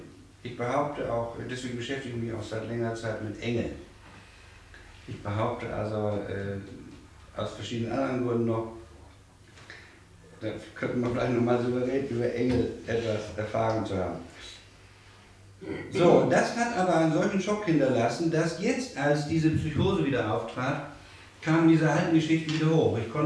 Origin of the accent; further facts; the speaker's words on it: Kiel, Schleswig-Holstein, Germany; ich komme aus Kiel